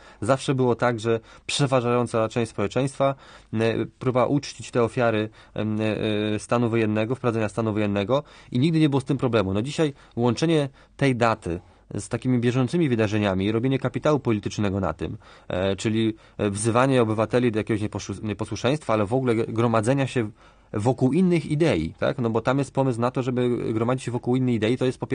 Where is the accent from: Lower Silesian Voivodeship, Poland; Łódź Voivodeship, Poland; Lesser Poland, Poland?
Łódź Voivodeship, Poland; Łódź; Ja nie jestem organizatorem, ja czekam jako gość i łodzianin na zaproszenie.